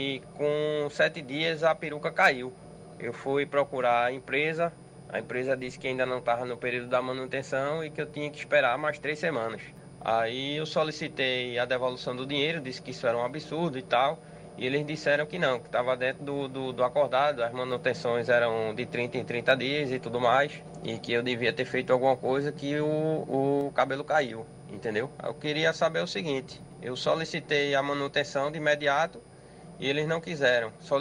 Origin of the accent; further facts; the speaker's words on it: Recife, Pernambuco, Brazil; eu sou do IPSEP.